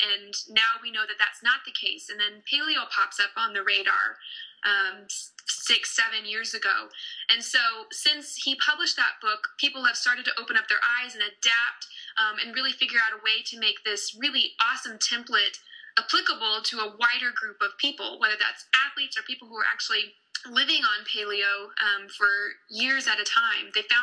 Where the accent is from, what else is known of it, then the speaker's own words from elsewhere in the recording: San Antonio, Texas, United States; Obviously, I'm from San Antonio, so that's where my brain goes is tortillas and queso.